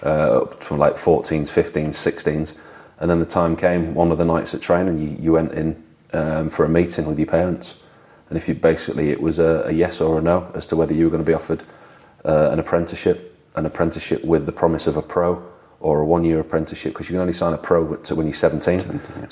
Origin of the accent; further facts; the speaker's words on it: Beverley, Yorkshire and the Humber, United Kingdom; Beverley. I was born in Beverley, yeah.